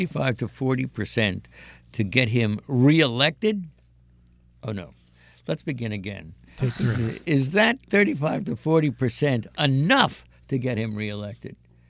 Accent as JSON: {"language": "English", "town": "Great Barrington", "region": "Massachusetts", "country": "United States", "tie": "born or raised there", "said": "There were so many people who came over from my hometown of Great Barrington alone and other places"}